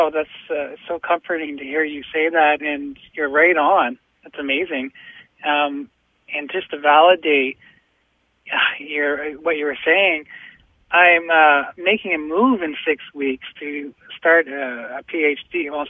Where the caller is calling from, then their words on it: Fredericton, New Brunswick, Canada; A city called Fredericton, which is on the East Coast.